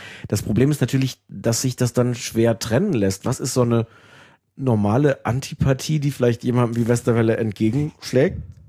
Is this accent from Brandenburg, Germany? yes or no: no; Osnabrück, Lower Saxony, Germany; Nee, Osnabrück.